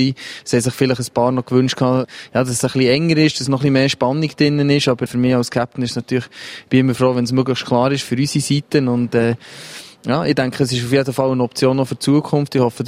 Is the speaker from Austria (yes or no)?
no; Bern, Switzerland; für mich als Berner natürlich speziell. Ich bin nicht weit von der PostFinance Arena bin ich aufgewachsen.